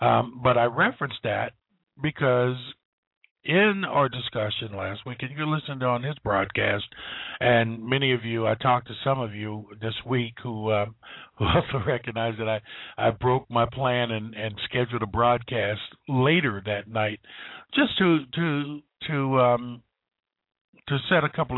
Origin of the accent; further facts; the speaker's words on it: United States; I was born in America. I grew up in America. I am a citizen of America.